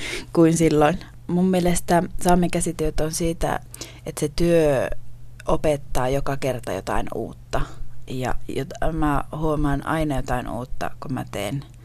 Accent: Sevettijärvi, Lapland, Finland; Minä itse olen syntynyt ja kasvanut Sevettijärvellä, joka on kolttasaamelainen kylä.

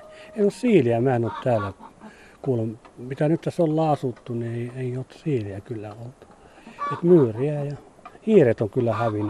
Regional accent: Karelia, Finland; kun mä en ole savolainen, kun mä olen karjalainen

